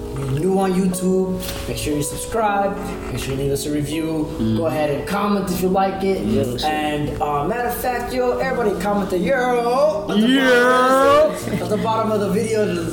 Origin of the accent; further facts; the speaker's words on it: Yemen; both my parents are Somali, but I grew up in Yemen, right? So I grew up in the Arab world and all that.